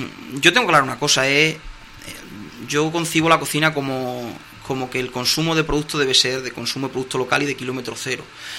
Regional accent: Extremadura, Spain; soy de los Ar de la Vera, como has dicho antes

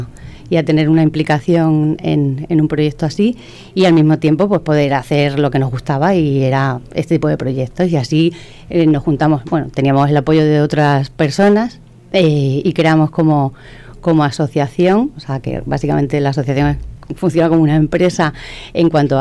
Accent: Valdencín, Extremadura, Spain; Pues estando aquí en Torrejoncillo, casi todo el mundo sabe lo que significa ser gentinoso o gentinosa. Nosotras que somos de Valdencín

